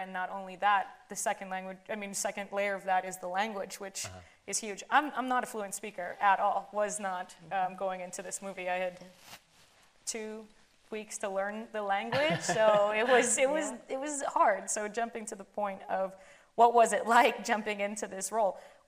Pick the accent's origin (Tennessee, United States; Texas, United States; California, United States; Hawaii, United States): Hawaii, United States; I was born and raised in Hawaii. I went to Hawaiian school. I never heard this story. I call up my friends. We're all from Hawaii.